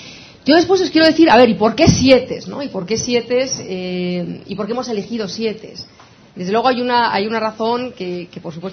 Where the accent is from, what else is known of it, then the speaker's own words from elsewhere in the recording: Asturias, Spain; porque yo soy de esas tierras, soy asturiana